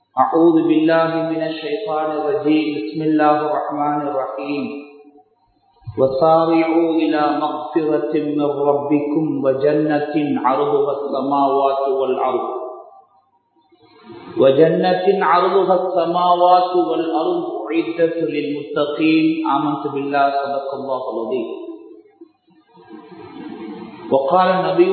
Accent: Puttalam, North Western Province, Sri Lanka; born there; also born or lived in Weligama; நான் பிறந்த ஊர் புத்தளமாக இருந்தாலும் என்னை அறிமுகப்படுத்திய ஊர் வெளிகமை என்று நான் பெருமையாக சொல்லுகின்ற

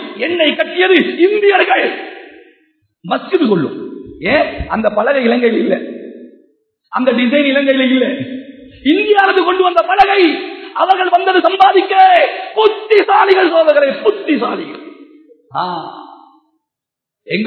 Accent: Hatton, Central Province, Sri Lanka; நானும் இலங்கை தான், நானும் ஹெட்டன் தான், நெலும்பு ஓலை எல்லாம் இருக்கு.

